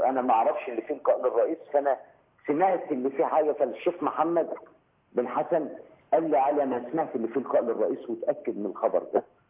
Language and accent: Arabic; Port Said, Port Said Governorate, Egypt; انا بورسعيدي